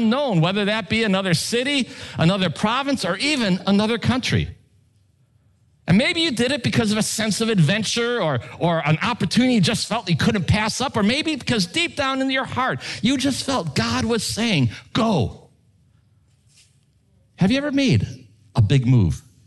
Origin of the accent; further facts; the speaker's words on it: Chicago, Illinois, United States; now in Canada; We're from Chicago. In the States, up here is the Great White North.